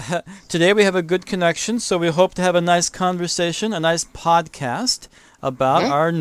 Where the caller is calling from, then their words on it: Everett, Washington, United States; I am speaking from Everett, Washington.